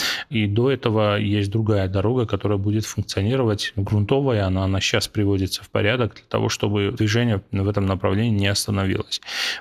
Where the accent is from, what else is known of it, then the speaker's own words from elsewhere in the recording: Samtskhe-Javakheti, Georgia; Это дорога, соединяющая Грузию через Самсхаджавахэти, откуда я родом.